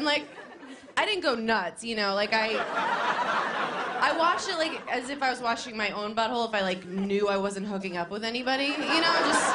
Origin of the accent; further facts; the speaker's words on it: Long Island, New York, United States; I was like, but I'm trash from Long Island.